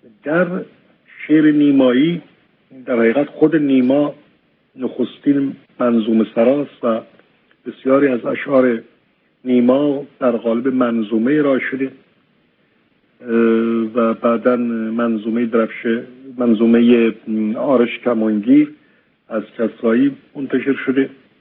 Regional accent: Isfahan, Iran; moved away as an adult; now in Tehran, Iran; از سال 1339 که من برای ادامه تحصیلات دانشگاهی از اصفهان به تهران اومدم

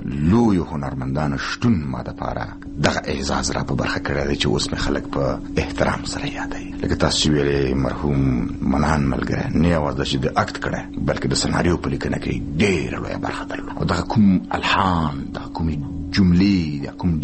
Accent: Balochistan, Pakistan; accent: Quetta; کوټ ته ورته زما دا لهجه ده

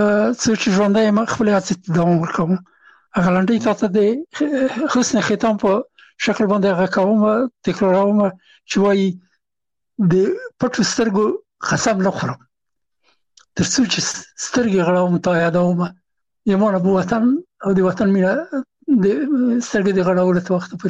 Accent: Afghanistan; هغه زه نه پېژندلم چې زه هم افغان یم، او ما ته یې نه پېژنده چې افغان یم.

